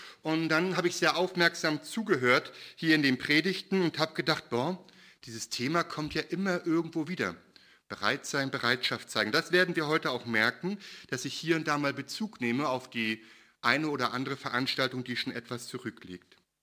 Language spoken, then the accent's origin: German; East Germany, Germany; Ich bin ja in der DDR aufgewachsen und habe erst mit 18 Jahren Jesus gefunden und mich für ihn entschieden.